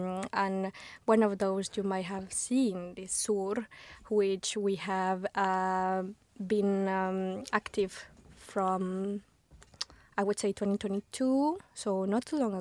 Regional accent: Guatemala; So you, for example, I'm from Guatemala

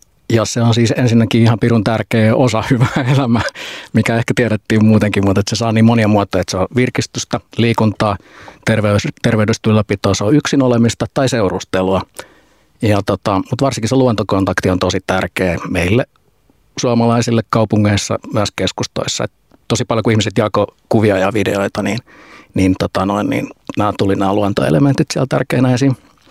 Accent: Helsinki, Uusimaa, Finland; Että se tulee niin kuin sellaisesta hyvästä turvallisesta lähiörakenteesta, jossa sain kasvaa silloin pienenä, kun koulun aloitin Myllypurossa.

